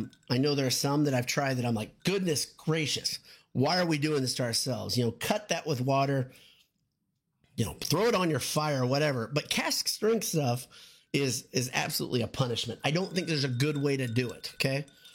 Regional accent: United States; I'm not European. I'm an American. We always have ice.

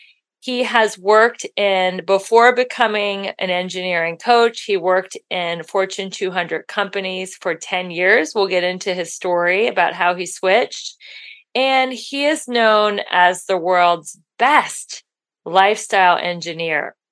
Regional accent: Midwest, United States; which is awesome because I'm from the Midwest.

